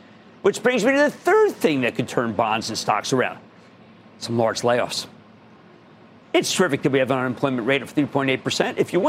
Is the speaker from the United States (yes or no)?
yes; Pennsylvania, United States; I'm going to Keith, my home state of Pennsylvania.